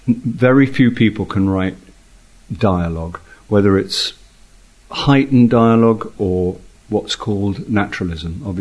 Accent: Ireland; But I am Irish, so I'm still in Europe, and I'm very happy.

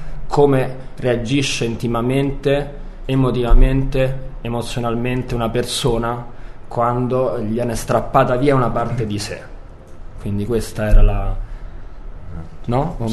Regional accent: Barcelona, Catalonia, Spain; Italian is a second language; Tu sai, noi veniamo da Barcellona, no?

